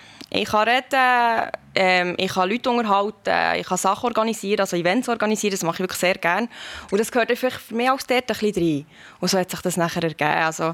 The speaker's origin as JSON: {"language": "German", "town": "Thun", "region": "Bern", "country": "Switzerland", "tie": "born there", "said": "ich bin in Thun geboren worden und das ist natürlich, ich liebe das Berner Oberland."}